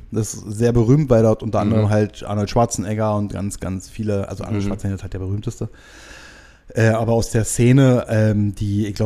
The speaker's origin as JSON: {"language": "German", "town": "Rothenburg ob der Tauber", "region": "Bavaria", "country": "Germany", "said": "Die schönste Stadt der Welt."}